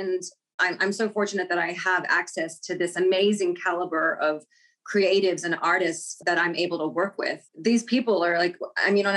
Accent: Australia; I'm across the world. I haven't seen them. I'm Australian. I haven't seen my family for, almost 2 years.

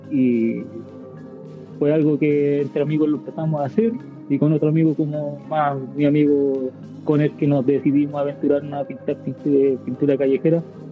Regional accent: Viña del Mar, Valparaíso, Chile; Yo crecí en Viña del Mar, en Miraflores Alto, bueno, un barrio muy, muy corriente

